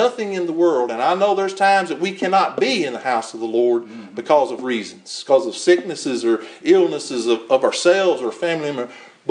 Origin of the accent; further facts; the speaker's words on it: Mississippi, United States; I was born and raised here in North Mississippi